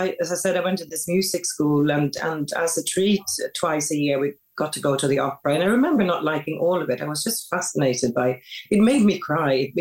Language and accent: English; Stockholm County, Sweden; now in London, United Kingdom; I really don't want to be in London, because I grew up outside Stockholm by a lake. It was only like 10, 15 minutes outside